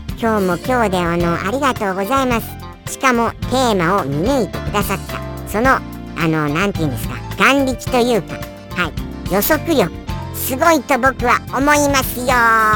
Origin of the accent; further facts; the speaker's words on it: Kanto, Japan; 私は小学生の頃は関東に住んでいました。そして山あいで育ったため、今と違いただの野生児でした。